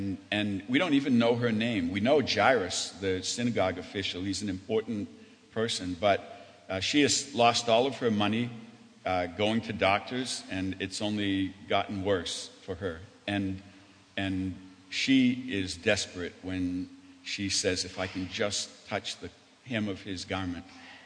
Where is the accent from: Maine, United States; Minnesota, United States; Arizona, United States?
Maine, United States; takes place in a prison in Maine, in my home state, but I've never been inside that prison.